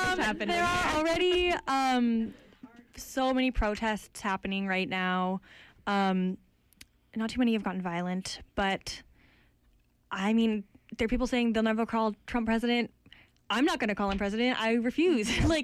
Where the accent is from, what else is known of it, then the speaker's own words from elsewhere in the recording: United States; Like, as an American, when I travel, I definitely get a lot of like, well, like, you're so like religious.